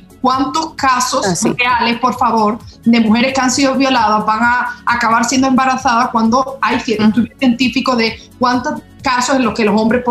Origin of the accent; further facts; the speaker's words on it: Spain; yo soy española y en España es el segundo país del mundo donde menos niños nacen